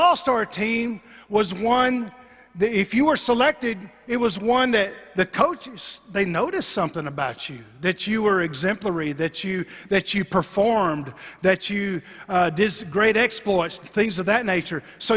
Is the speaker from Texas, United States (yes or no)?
yes; Abilene, Texas, United States; You know, back growing up when I was a little kid, I grew up around Abilene and played Little League Baseball.